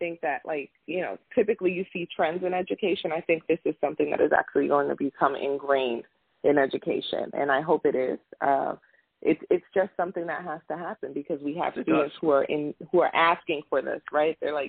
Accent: New York, United States; born there; also born or lived in Pennsylvania; I was born in New York, and I lived in the tri-state area for a while, but I went to Milton Hershey School for 6 years

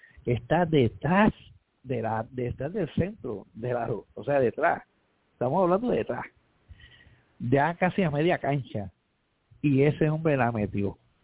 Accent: Puerto Rico; Y yo me crié en Villa Palmera.

